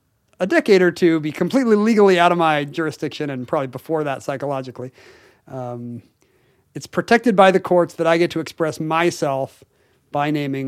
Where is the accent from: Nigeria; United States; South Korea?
South Korea; I grew up in South Korea, a country where phone books are borderline useless because they really are, you know.